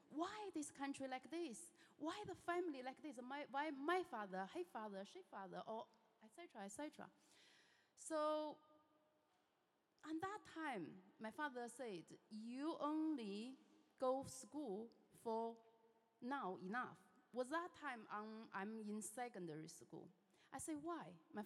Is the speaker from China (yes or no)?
yes; China; first language Chinese; English is a second language; now in Hull, United Kingdom; I'm Chinese, and English is my second language. Sometimes, if I can't think about English, I may say Chinese. You understand Chinese? 你好. All right. So, yeah, I came to Hull 3 years now. I came to UK 17 years.